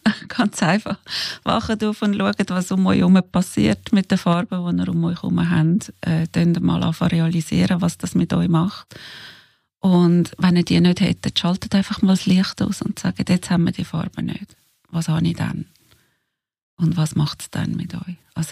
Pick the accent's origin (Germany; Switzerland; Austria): Switzerland; Und auch bei uns in der Schweiz einmal die Wissenschaftler einmal dahinter würden